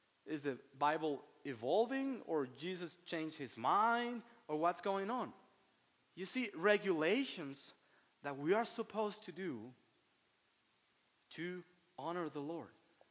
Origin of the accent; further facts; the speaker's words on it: Mexico; that I grew up in Mexico